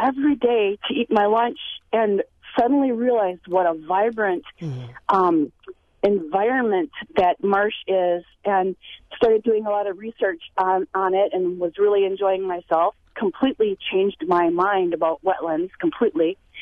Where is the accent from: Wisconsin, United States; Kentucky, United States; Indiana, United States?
Wisconsin, United States; Rosendale; When I was a kid, I grew up in Rosendale and didn't know much about marshes